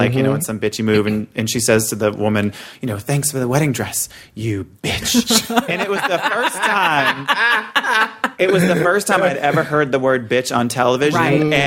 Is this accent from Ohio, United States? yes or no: no; Boston, Massachusetts, United States; I'm from Boston. I grew up in a working class part of Boston called Hyde Park.